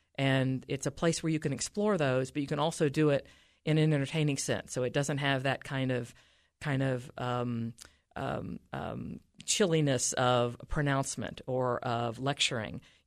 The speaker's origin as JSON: {"language": "English", "town": "Huntington", "region": "West Virginia", "country": "United States", "tie": "born or raised there", "said": "Born and raised in Huntington, which a lot of your listeners will know. It's the home of Marshall University, where my father taught mathematics for many years. So West Virginia was very much my home."}